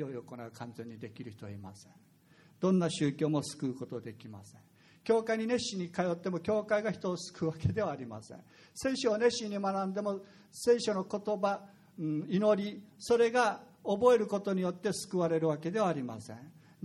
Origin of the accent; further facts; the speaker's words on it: Okinawa, Japan; 私たち沖縄の人は祖先から聞いて、祖先の信じている神々を私たちは信じて